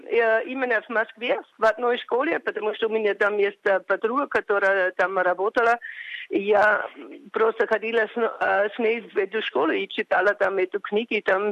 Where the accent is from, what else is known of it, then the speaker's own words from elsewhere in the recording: Vienna, Austria; до Вены, до моего родного города в Австрии.